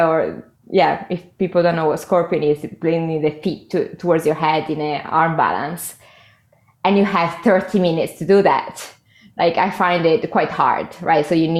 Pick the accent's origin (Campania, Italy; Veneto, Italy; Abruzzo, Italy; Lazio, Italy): Veneto, Italy; Padua; Close to Venice, Padova.